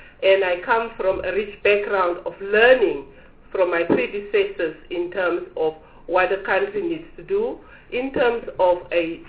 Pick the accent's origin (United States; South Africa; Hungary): South Africa; I'm a South African.